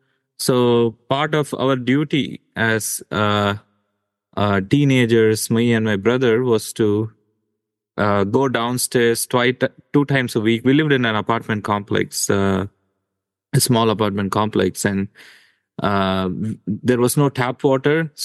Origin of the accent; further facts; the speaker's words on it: Chennai, Tamil Nadu, India; So I grew up in South India, in a town called Chennai